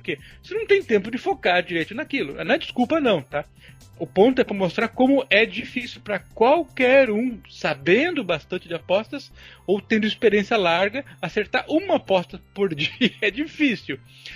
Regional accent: Curitiba, Paraná, Brazil; also born or lived in Rio Grande / Campinas; Eu sou nascido no Rio Grande, mas moro em Curitiba a maior parte da minha vida, mas morei alguns anos em Campinas também, lá entre 96 a 98, morava ali bem no centro, na Rua Sacramento, do lado da Faculdade de Direito.

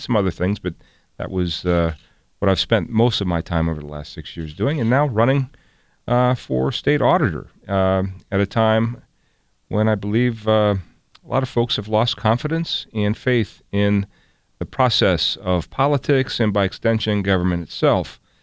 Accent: Dover, Ohio, United States; practiced law for about 20 years in Dover, Ohio, my hometown

